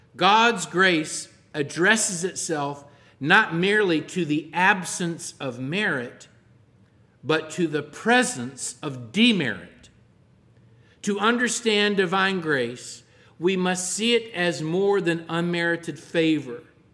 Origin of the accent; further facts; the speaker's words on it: Texas, United States; When I was a boy growing up in East Texas, we lived near some railroad tracks.